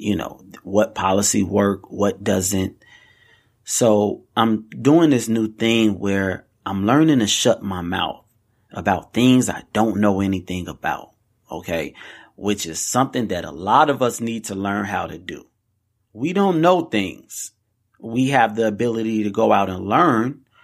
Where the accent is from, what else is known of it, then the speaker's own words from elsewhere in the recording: Chicago, Illinois, United States; I grew up in the city where he is from. Okay. I grew up here in Chicago. Tough, tough place to grow up.